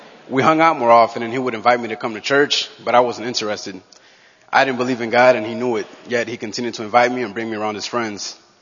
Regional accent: Chicago, Illinois, United States; now in Arizona, United States; I came from Chicago in January 2010. My plan was to get a job and simply be successful. But because of my unchanged heart, I approached life in Arizona much the same way I did back in Chicago.

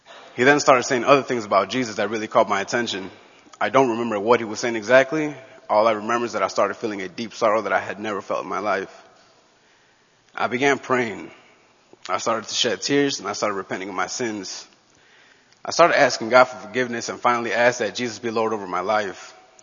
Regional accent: Chicago, Illinois, United States; now in Arizona, United States; I came from Chicago in January 2010. My plan was to get a job and simply be successful. But because of my unchanged heart, I approached life in Arizona much the same way I did back in Chicago.

